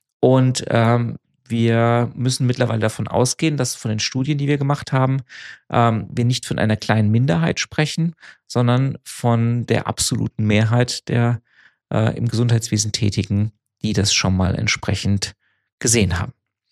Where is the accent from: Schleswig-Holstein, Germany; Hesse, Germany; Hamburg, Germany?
Hesse, Germany; Frankfurt; Macht mich als Frankfurter natürlich stolz.